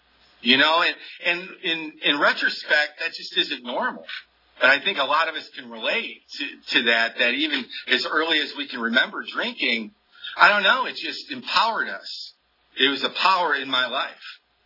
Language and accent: English; Toledo, Ohio, United States; moved away as an adult; Yeah, I'm from Toledo, Ohio. I've actually been in this area longer than I was in Toledo. I moved here when I was 19.